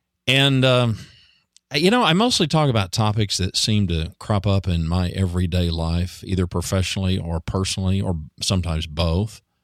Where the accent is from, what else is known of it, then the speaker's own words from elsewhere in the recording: Ada, Oklahoma, United States; born there; Now, I was born in Ada, Oklahoma, long before … came around. I know what the red dirt of Oklahoma looks like